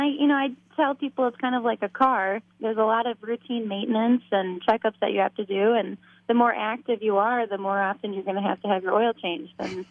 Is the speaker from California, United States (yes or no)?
no; Rochester, Minnesota, United States; now in Michigan, United States; So I grew up in Rochester, Minnesota, home of the Mayo Clinic, and I've been living in Michigan for the past 8 years.